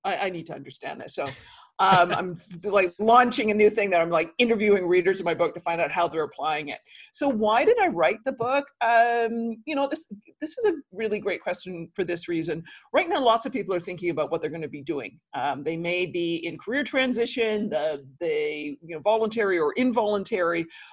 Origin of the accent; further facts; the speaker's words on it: New York, United States; if I was being my New Yorker self, I'd say something worse.